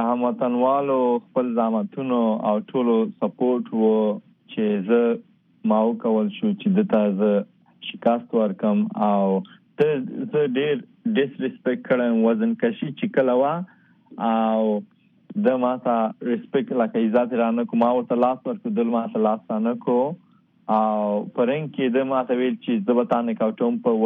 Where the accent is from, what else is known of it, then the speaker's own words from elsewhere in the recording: Afghanistan; زه خو د افغانستان بچایم، افغان يم